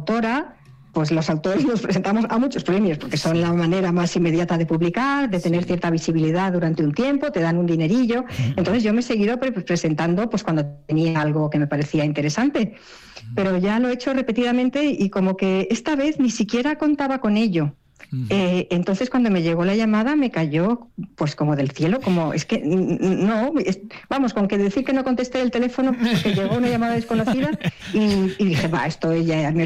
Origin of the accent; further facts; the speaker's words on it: Madrid, Community of Madrid, Spain; moved away; Yo soy madrileña.